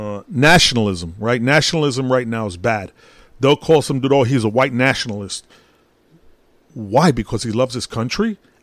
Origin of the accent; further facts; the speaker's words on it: Brooklyn, New York, United States; born there; I'm Puerto Rican, but I was born in Brooklyn. I rep my people. I rep my Puerto Ricans